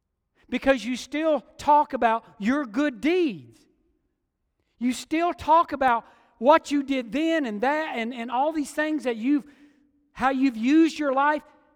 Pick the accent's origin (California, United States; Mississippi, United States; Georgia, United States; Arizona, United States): Georgia, United States; I was a kid living in Georgia, growing up in Georgia